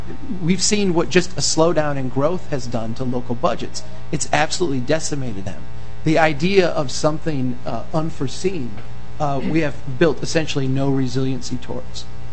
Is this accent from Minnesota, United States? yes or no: yes; Brainerd, Minnesota, United States; This is again in my hometown of Brainerd.